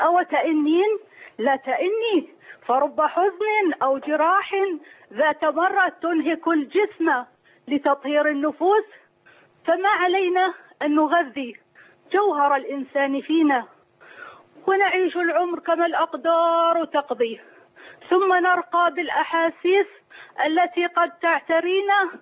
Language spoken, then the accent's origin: Arabic; Saudi Arabia; أنا شاعرة من السعودية.